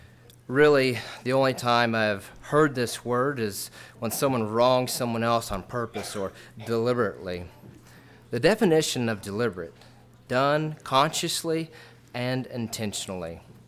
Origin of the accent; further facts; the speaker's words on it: Section, Kansas, United States; I grew up at Section, Kansas, so if I look familiar, that's why.